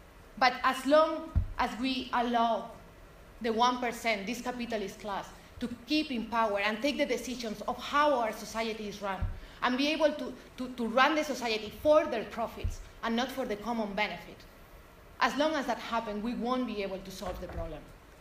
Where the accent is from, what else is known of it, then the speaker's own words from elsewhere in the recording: Spain; I'm from Spain and I can tell you she's not a good woman at all.